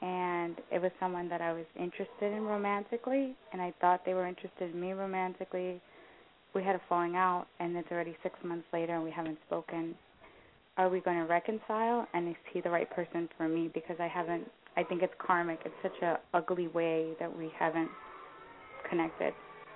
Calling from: New York, United States; New York.

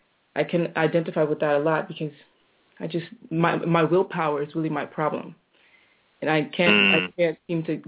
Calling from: Amsterdam, North Holland, Netherlands; I'm calling from Amsterdam.

